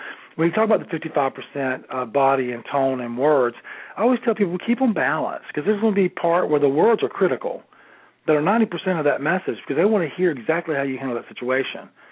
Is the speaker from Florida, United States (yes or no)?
yes; Florida, United States; Well, I'm from North Florida. There aren't any fancy hotels where I'm from, you know